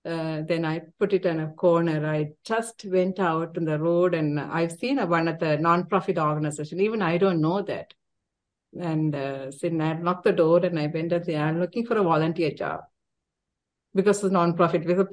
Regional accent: Sri Lanka; English is a second language; I said, I am from Sri Lanka and the Tamil community, but if another person not in Sri Lankan, I could join

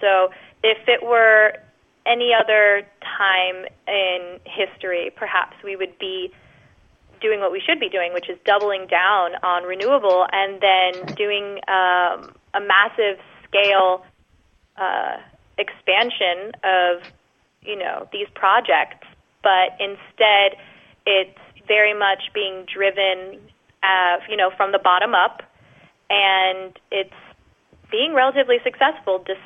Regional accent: Florida, United States; Well, growing up in Florida, I could talk about oceans all day long

